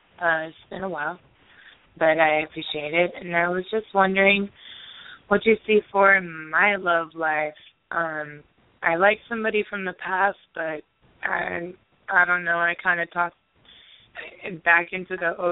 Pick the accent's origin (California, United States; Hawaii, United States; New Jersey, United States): Hawaii, United States; No, I'm Hawaiian.